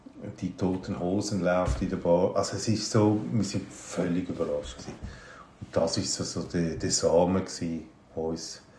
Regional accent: Switzerland; bei uns in der Schweiz

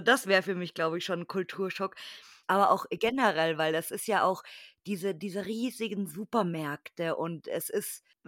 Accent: Bavaria, Germany; Ich komme aus Bayern

